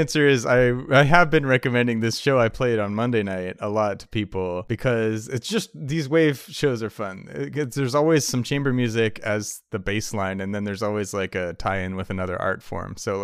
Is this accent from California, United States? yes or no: yes; California, United States; also born or lived in Ohio; Because I grew up in California, but then I lived in Ohio for, like, a couple years as a kindergartner.